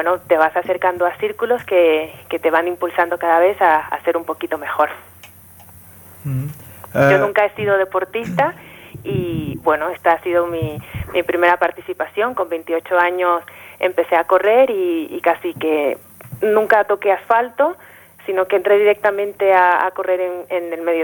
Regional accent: Panama; now in Spain; Yo soy panameña y vivo en España desde hace 15 años.

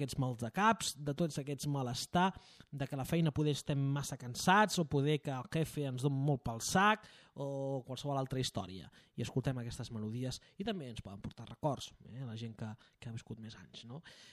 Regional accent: Catalonia, Spain; i sóc més català que ningú.

